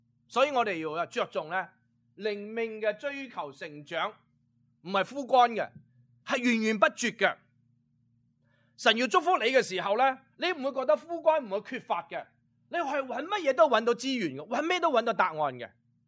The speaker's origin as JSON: {"language": "Chinese", "region": "Guangdong", "country": "China", "said": "我们广东人就还风趣啦"}